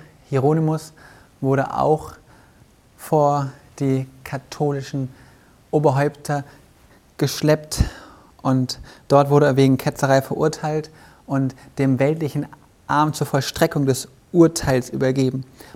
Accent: Baden-Württemberg, Germany; Also dort, wo wir wohnen, haben wir an der Rheinebene, ich komme ja da aus der Ecke Freiburg, Lahr, Offenburg

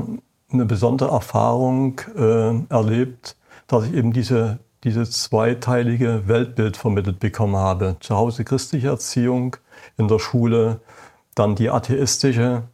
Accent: Saxony, Germany; moved away as an adult; Erstmal kommt man da als Sachse hin

